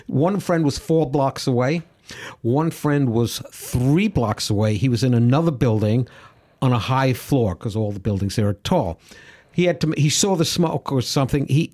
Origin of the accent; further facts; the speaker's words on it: United States; But as an American, I say the mass shootings literally daily.